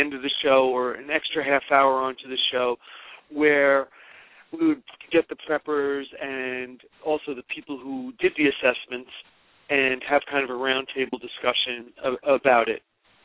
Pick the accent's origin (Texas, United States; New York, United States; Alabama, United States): New York, United States; I come from New York, so it really, that aspect of it doesn't bother me so much.